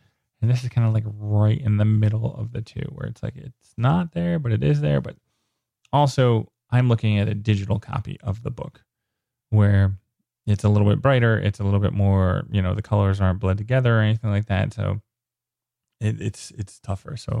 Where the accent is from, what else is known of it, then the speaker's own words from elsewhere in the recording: United States; And I'm from the States.